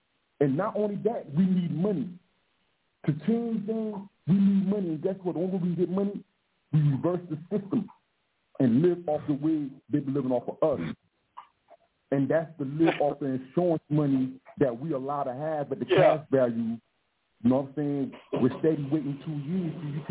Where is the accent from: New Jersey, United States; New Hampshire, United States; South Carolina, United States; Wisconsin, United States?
South Carolina, United States; Myrtle Beach; right? I'm from Myrtle Beach, South Carolina.